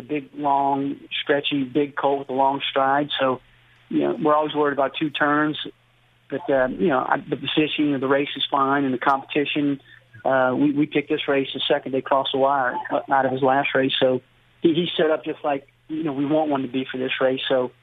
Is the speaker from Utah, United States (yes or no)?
no; Louisiana, United States; I mean, sure, no disrespect to my home state, Louisiana breds